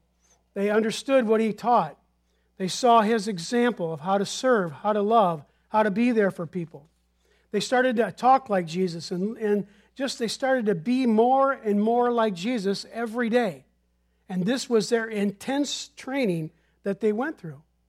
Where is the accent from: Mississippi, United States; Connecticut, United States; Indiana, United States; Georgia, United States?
Indiana, United States; French Lick; born there; I was born in French Lick, Indiana. So I always tell people I was born in French Lick, Indiana with Larry Bird.